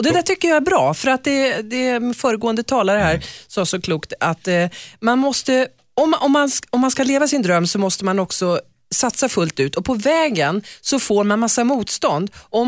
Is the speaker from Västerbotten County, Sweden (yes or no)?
yes; Umeå, Västerbotten County, Sweden; jag växte upp i Umeå på 70-talet